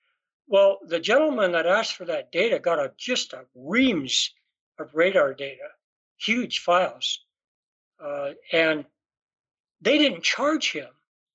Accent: Montana, United States; And in my home state of Montana, there were 17 reports that night.

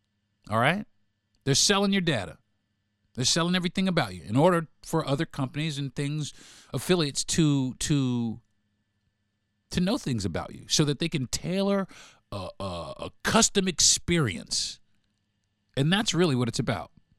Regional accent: New York, United States; I might talk about this trial next week because I'm from New York

